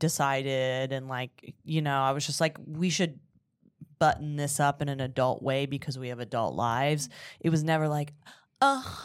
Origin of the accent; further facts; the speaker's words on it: Canada; As a Canadian, I'm telling you, we have coins as currency